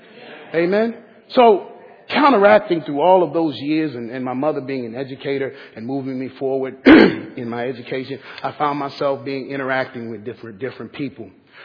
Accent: Washington, District of Columbia, United States; I grew up in Washington, D.C., grew up in Southeast Washington, born and raised. Holla. Born and raised.

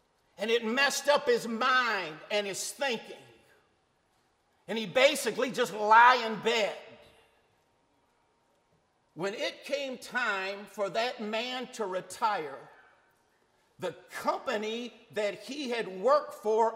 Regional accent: Detroit, Michigan, United States; I spent the first 16 years of my life born and raised on the Lower East Side, St. Jean and Jefferson area.

